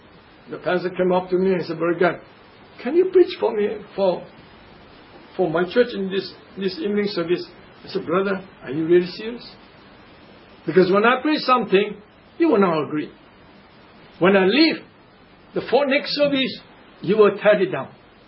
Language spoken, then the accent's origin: English; Singapore; I said, I'm not Filipino, I'm Singaporean, you know that.